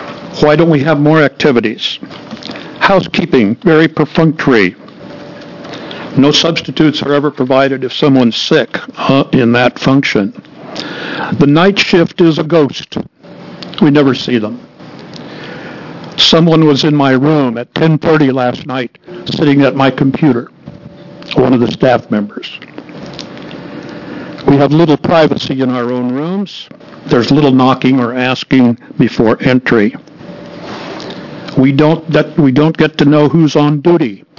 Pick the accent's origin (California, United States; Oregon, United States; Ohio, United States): Oregon, United States; I am from Benton County.